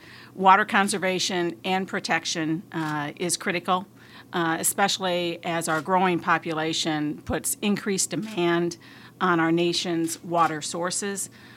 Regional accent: Iowa, United States; I grew up on a grain and livestock farm in Northeast Iowa, and that's where my work ethic, family values, and interest in agriculture really originated.

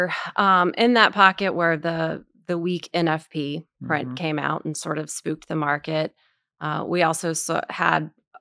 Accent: Charlotte, North Carolina, United States; But I grew up here locally in Charlotte, went to a gym here and competed for Clymer Gymnastics, which is no longer in existence.

